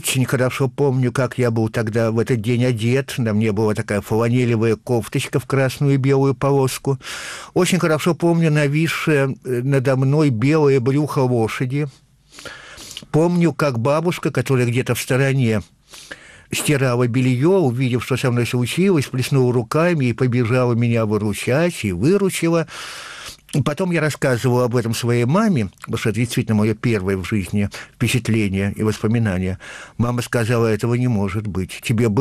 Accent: Tupitsyno, Vologda Oblast, Russia; born there; В паспорте вместо моего рождения указана деревня Тупицыно в Вологодской области. Так что по рождению я тупицынский мужик.

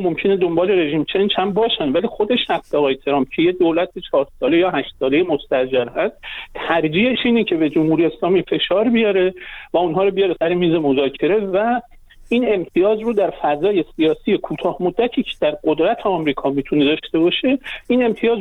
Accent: Iran; من بنده به عنوان یک ایرانی

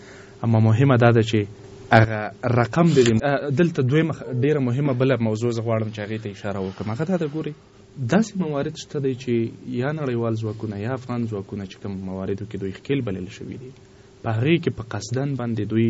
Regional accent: Kunar, Afghanistan; زه د کونړ په ولایت یم.

